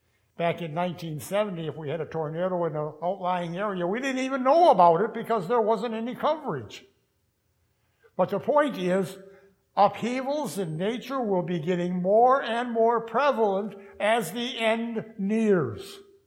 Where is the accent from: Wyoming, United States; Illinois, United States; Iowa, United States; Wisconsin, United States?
Wisconsin, United States; Manitowoc; I know back in my hometown of Manitowoc, there's a large contingent of Vietnamese.